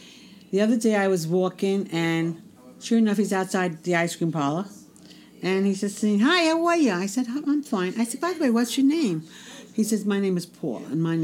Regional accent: Bronx, New York, United States; I'm from the Bronx. We're tougher from the Bronx. We walk in the cold.

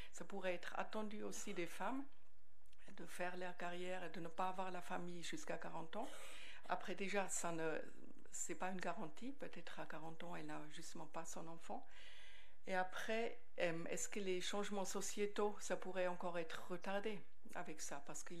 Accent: Switzerland; mais ici en Suisse, c'est vraiment la femme

